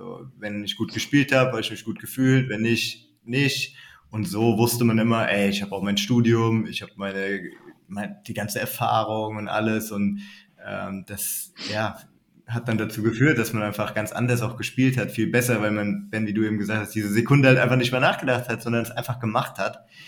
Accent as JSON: {"language": "German", "country": "Germany", "said": "hey, ich komme aus Deutschland, ich habe eine viel bessere Ausbildung"}